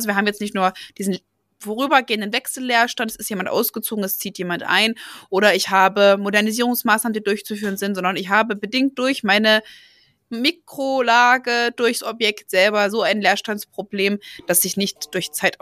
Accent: Gera, Thuringia, Germany; Jetzt komme ich aus Gera, wie ja nun, glaube ich, jeder hier weiß.

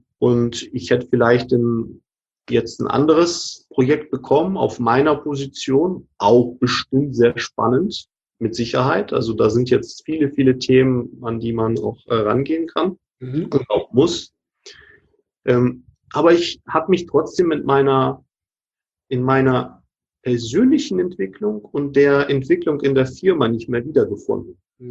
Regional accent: Hamburg, Germany; ich komme ja aus Hamburg

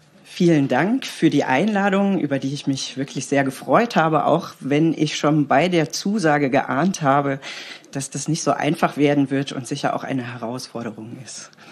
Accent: North Rhine-Westphalia, Germany; born there; ich komme gebürtig aus der Nähe von Köln, habe da auch meine ersten Berufsjahre verbracht und bin aber seit einigen Jahren schon im Bistum Limburg tätig.

